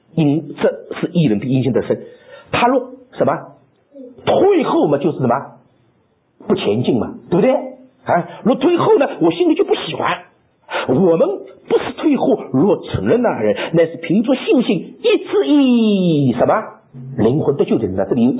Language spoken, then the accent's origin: Chinese; Shanghai, China; 好像你们广东人叫我们上海佬一样，你听见我们不会讲广东话说，可还上海佬？